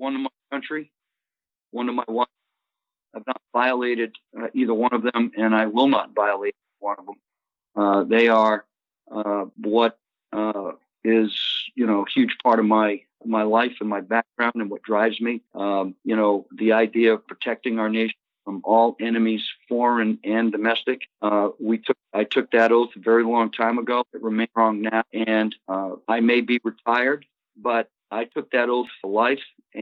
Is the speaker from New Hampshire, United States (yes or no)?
yes; Laconia, New Hampshire, United States; Born and raised in Laconia, New Hampshire. I've been a resident of New Hampshire my entire life.